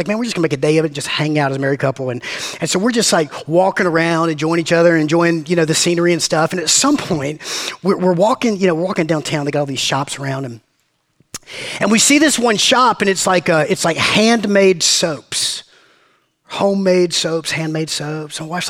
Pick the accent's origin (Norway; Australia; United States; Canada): United States; Georgia; Where are you from? I said, we're from Georgia.